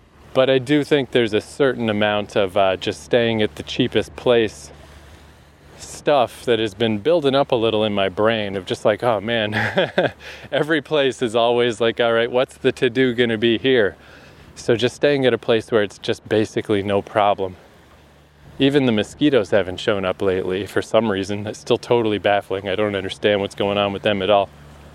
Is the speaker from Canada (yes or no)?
yes; Eastern Canada, Canada; Maybe it's because I'm from Eastern Canada.